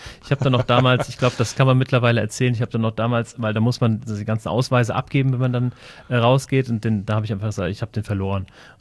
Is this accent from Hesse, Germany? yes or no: yes; Hesse, Germany; Ja, ich bin bei Wiesbaden groß geworden, in einem sehr, in einem kleinen Ort, würde ich sagen, so 20 Kilometer von Wiesbaden entfernt.